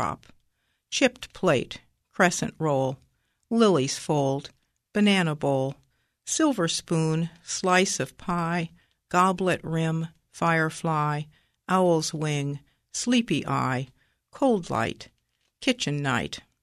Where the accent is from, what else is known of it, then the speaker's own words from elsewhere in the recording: Troy, Ohio, United States; I'm from Troy, Ohio